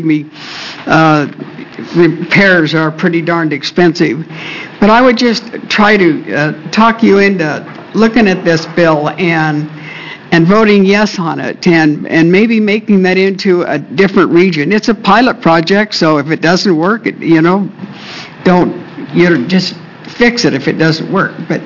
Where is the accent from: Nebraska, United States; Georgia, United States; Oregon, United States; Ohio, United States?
Oregon, United States; I was born and raised in Josephine County. I lived on a farm out in the Applegate Valley for 72 years.